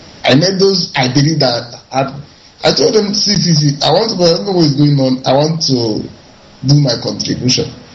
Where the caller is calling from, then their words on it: Dakar, Senegal; I'm calling from Dakar, Senegal.